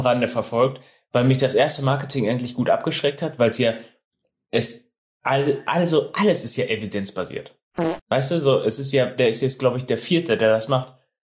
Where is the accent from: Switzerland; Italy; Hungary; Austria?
Switzerland; Jetzt mit Purpose und ich komme aus der Schweiz, dem schönsten Land der Welt.